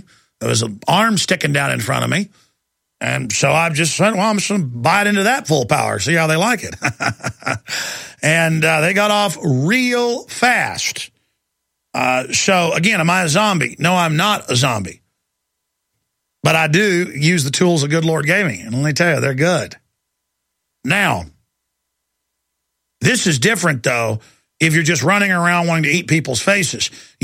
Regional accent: Dallas, Texas, United States; I've been attacked before by five or six people growing up in Dallas.

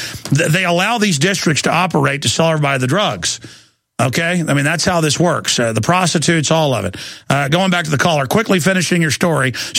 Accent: Dallas, Texas, United States; But I also, growing up in Dallas, Texas, they wouldn't sell us beer in Rockwall where I lived, underage people.

